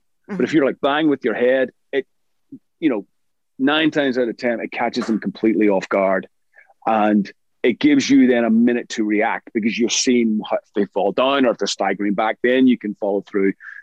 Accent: Ireland; also born or lived in Scotland; we used to fight a lot as kids in school growing up in Ireland and Scotland.

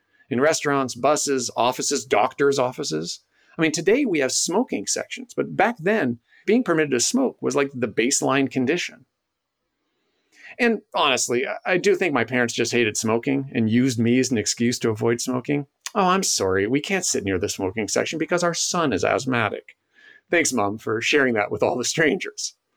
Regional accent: Canada; Hi, I'm Canadian.

